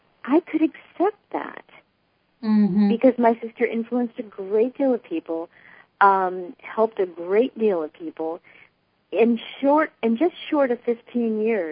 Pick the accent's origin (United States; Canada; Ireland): Ireland; you know, I'm Irish, okay? I have plenty of Catholicism in my background, too, okay?